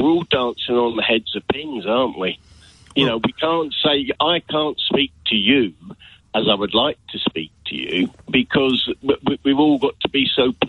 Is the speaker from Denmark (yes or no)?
no; Wales, United Kingdom; No, I'm a Welsh, and I'd ban them as well.